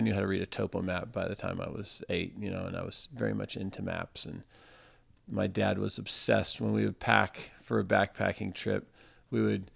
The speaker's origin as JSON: {"language": "English", "region": "California", "country": "United States", "tie": "born or raised there", "said": "And then growing up on the Central Coast in California is just incredible."}